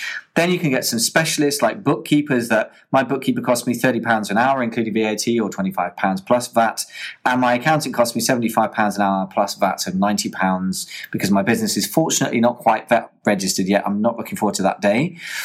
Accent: United Kingdom; To me, as a British person, I find that accent quite hard to understand.

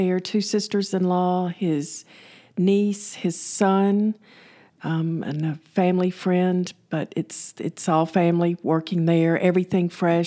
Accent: Alabama, United States; when I was little, I used to take white bread because we didn't know about wheat bread growing up in South Alabama.

